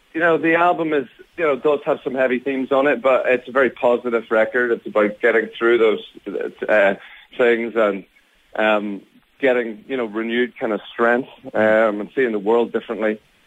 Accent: Ireland; Their songs, their band are built into our DNA, you know, as Irish people.

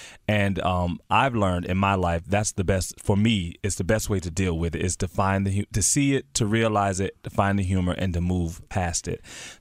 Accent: Florida, United States; Well, I am a Southern boy. Shout out to all my Southern men out there. I am from Florida.

